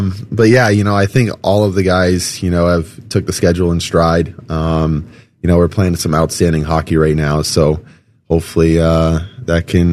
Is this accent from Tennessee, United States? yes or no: no; Massachusetts, United States; also born or lived in Colorado; Yeah, I grew up in Massachusetts as well, and it snowed all the time there.